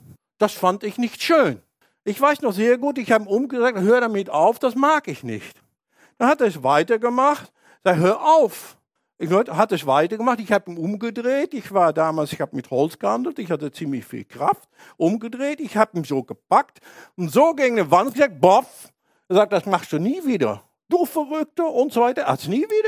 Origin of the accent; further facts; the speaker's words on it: Netherlands; German is a second language; ich bin ein Holländer und ein vernünftiger Mensch